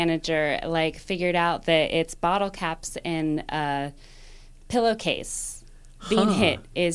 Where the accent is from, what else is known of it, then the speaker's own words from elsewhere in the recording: Morgantown, West Virginia, United States; also born or lived in West Coast; now in Pittsburgh, United States; I grew up in Morgantown, West Virginia.